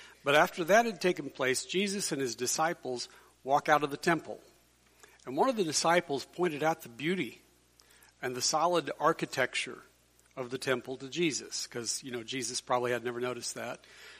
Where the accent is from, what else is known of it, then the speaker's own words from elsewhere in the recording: Gilman, Missouri, United States; now in Bethany, United States; I grew up in Gilman and Ridgeway.